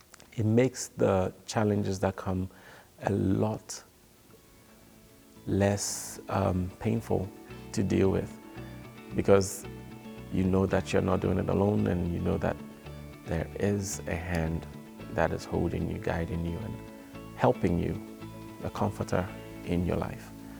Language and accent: English; Ghana; now in Indiana, United States; I grew up in Ghana, totally different society from Indiana.